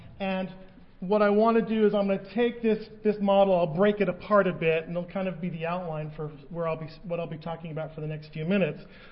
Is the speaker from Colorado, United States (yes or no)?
no; New Jersey, United States; Yeah, sorry, I'm from New Jersey. I speak quickly.